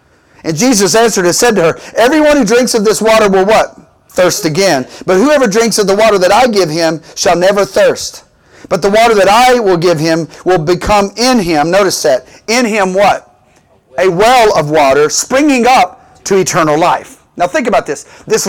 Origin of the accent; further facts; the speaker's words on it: Memphis, Tennessee, United States; I know how good the barbecue is in Memphis, my hometown.